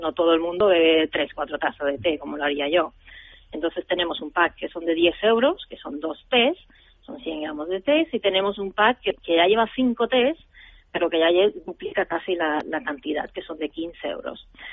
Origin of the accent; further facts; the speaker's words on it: Uruguay; also born or lived in Sweden; yo no soy de este país, yo soy mitad sueca, mitad uruguaya, y en mi cultura uruguaya se bebe mate.